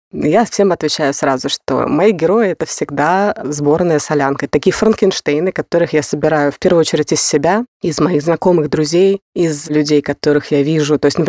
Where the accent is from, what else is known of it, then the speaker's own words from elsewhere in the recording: Moscow, Russia; я выросла в Москве